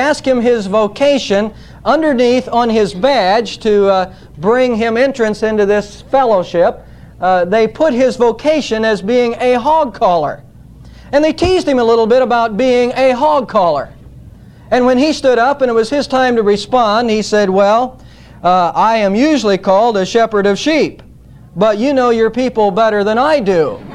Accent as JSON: {"language": "English", "town": "Savannah", "region": "Ohio", "country": "United States", "tie": "born or raised there"}